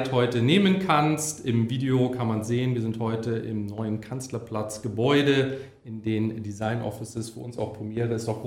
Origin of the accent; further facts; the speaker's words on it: Bonn, North Rhine-Westphalia, Germany; wir sind beide Bonner